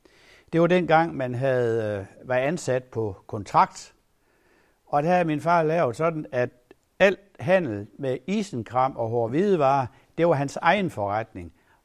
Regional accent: Kjellerup, Central Denmark Region, Denmark; born there; I 1947, der blev jeg født på Kællerup sygehus.

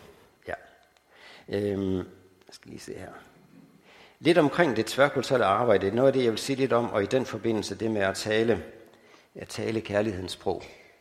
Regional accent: Tanzania; Og jeg er født, jeg er opvokset i Tanzania, og har arbejdet der siden, og boet der sammenlagt i 22 år.

